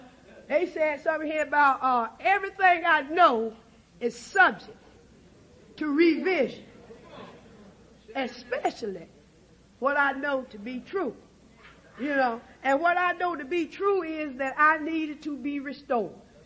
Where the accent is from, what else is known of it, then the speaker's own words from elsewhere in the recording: Henderson, North Carolina, United States; born there; now in Raleigh, United States; I'm from I live in Raleigh, North Carolina. And I was born in Vance County, which is Henderson, North Carolina.